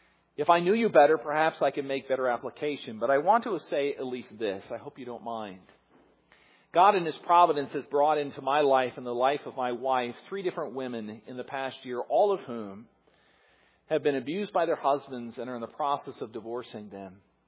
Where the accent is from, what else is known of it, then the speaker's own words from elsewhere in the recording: Midwest, United States; In the small community I grew up in the Midwest, almost everyone in our church was, or everyone in our community was religious.